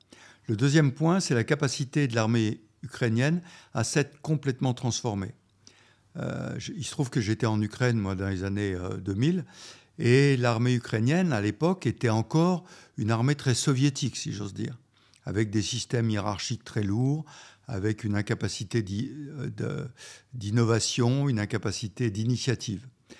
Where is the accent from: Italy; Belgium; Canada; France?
France; qui chez nous en France sont les sous-officiers ou les officiers subalternes